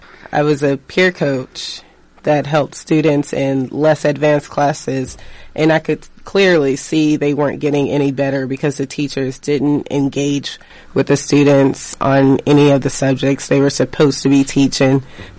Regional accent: the South, United States; Given that I grew up in the South

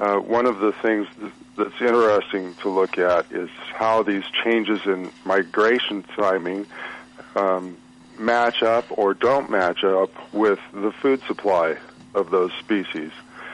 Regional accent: United States; I grew up in Decatur County, and very reliably in the 1970s, the first turkey vulture would show up on April 1st there, and that's along the Grand River in that watershed.

